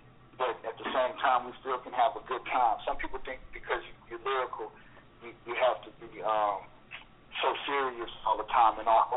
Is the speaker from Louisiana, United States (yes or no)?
yes; Lake Charles, Louisiana, United States; is we're from Louisiana, and we don't have county. We have parishes.